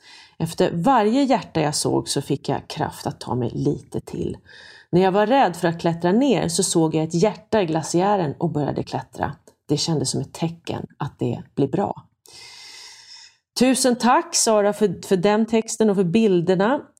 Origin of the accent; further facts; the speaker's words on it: Finland; Mitt hemland Finland, där är Alla hjärtans dag döpt till Ystävän Päive, alltså vännens dag.